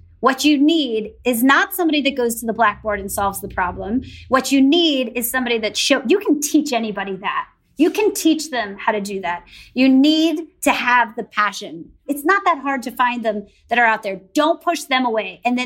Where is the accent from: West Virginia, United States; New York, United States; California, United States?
New York, United States; And as I grew up in the New York area, I also was somebody that kind of struggled in various aspects of school